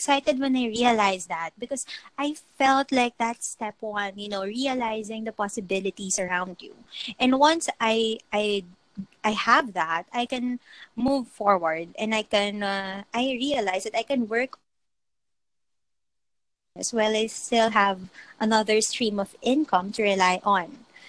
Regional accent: Philippines; she told me to not say where I came from, that I came from the Philippines, because she says that it's bad for business.

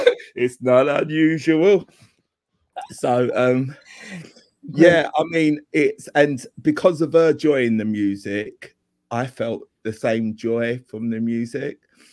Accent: London, United Kingdom; But my mum and my dad split up before I was 5, and we moved from North London, from South London to North London.

